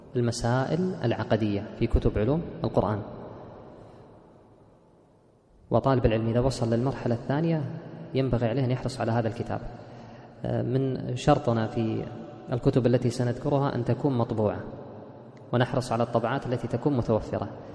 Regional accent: Kuwait; مكتبة أهل الأثر عندنا في الكويت طبع في مجلدين

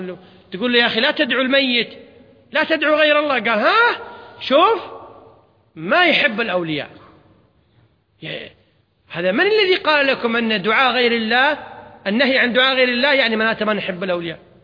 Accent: Kuwait; ومع الأسف موجودة في بعض المساجد عندنا في الكويت، يوجبونها من الهند ويوزعونها في المساجد

